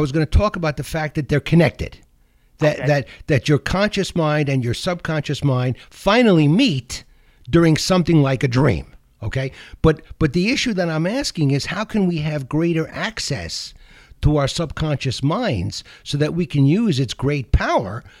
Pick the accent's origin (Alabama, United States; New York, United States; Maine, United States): New York, United States; I grew up in the Borscht Belt in the Catskill Mountains where we had these hypnotists that came on stage